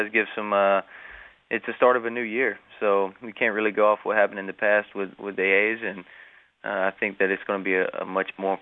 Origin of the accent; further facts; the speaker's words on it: Alabama, United States; Sonny grew up in Tennessee. I grew up in Alabama, so